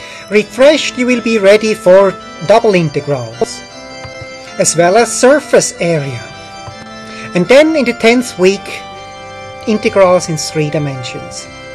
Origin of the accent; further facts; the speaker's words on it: Switzerland; accent: Swiss; English is a second language; now in United States; You might have guessed my Swiss accent. Indeed, I grew up in a beautiful village in Switzerland. Here you see it from above. It is close to the Rhine Falls, quite a touristic place.